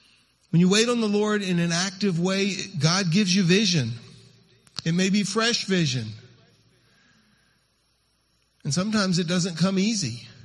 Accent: Serbia; when we got back to where we grew up in Serbia

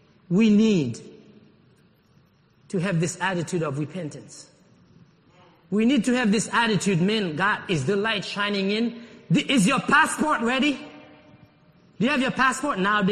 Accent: Haiti; I came from a church. I came from Haiti. I was already a leader, gifted.

